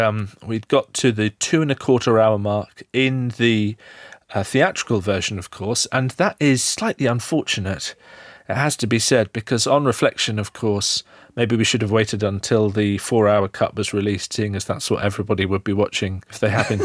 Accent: United Kingdom; That makes sense as a British person myself.

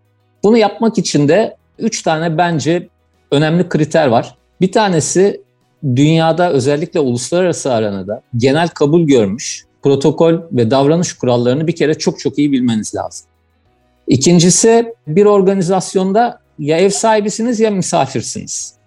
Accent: Ankara, Turkey; Ben Ankaralıyım. 71 yılında Ankara'da doğdum. Aslında kariyerin ilk adımlarına da Ankara'da öğrencilik yıllarında başladım.

